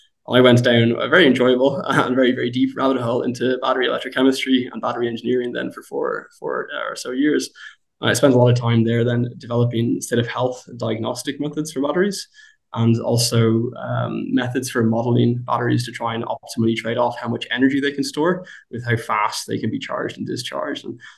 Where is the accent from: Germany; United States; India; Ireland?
Ireland; I'm Irish myself